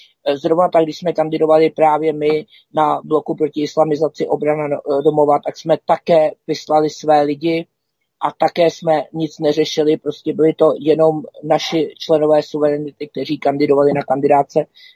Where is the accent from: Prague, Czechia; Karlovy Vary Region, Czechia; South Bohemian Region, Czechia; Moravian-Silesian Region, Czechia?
Prague, Czechia; jsme obě z Prahy 7